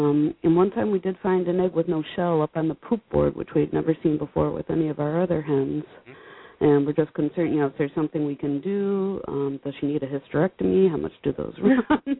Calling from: Maine, United States; I'm calling from Maine.

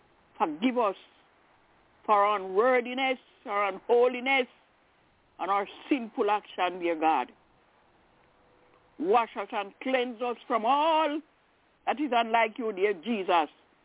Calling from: Albany, New York, United States; I'm calling from Albany.

